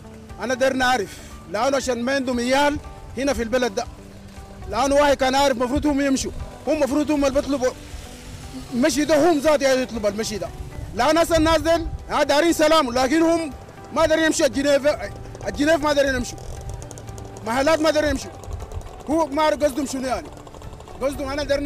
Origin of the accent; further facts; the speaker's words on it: Sudan; نحن كسودانيين